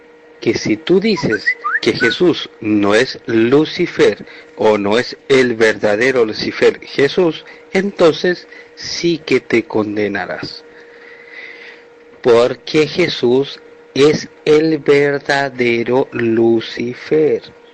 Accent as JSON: {"language": "Spanish", "country": "Chile", "said": "de Chile."}